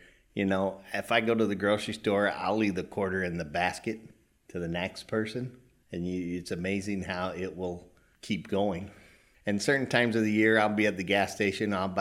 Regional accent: Plainview, Texas, United States; I grew up in Plainview, Texas.

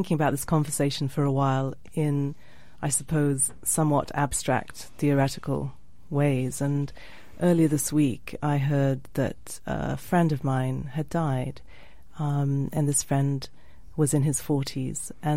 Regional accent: Jos, Plateau, Nigeria; I grew up in the north of Nigeria in a place called Jos

